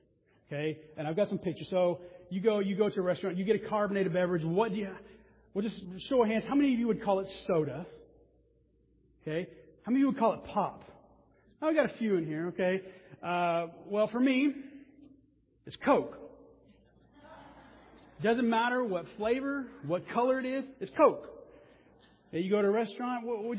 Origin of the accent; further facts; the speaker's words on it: Mississippi, United States; but I am from the South, and for some reason people think we say pecan. Now, it depends. It's actually regional. I'm from Mississippi.